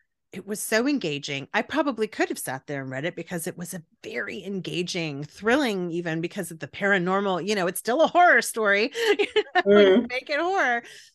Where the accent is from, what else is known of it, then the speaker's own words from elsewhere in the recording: Texas, United States; we're both Latinas from South Texas that grew up, you know, and we're here in the Austin area now.